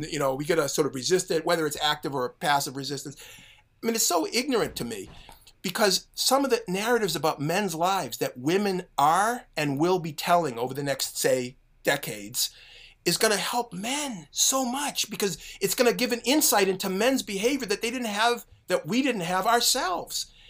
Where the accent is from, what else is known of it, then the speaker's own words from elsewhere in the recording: Boston, Massachusetts, United States; which is near and dear to my heart as a Bostonian and Matt Damon fan.